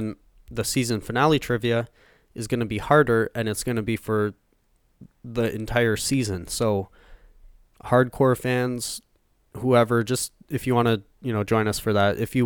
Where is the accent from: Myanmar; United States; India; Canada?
Canada; Well, I mean, we're Canadian